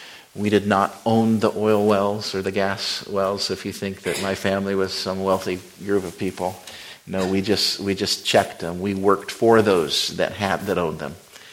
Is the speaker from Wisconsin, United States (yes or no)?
no; Wyoming, United States; Many of you know that I grew up in Wyoming. Grew up on a cattle ranch out there that still is out there.